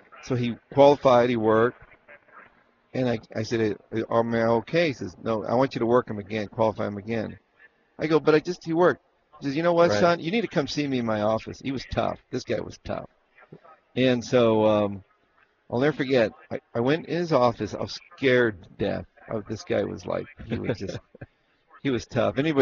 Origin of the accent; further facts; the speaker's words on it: Nogales, Arizona, United States; I come from Nogales, Arizona.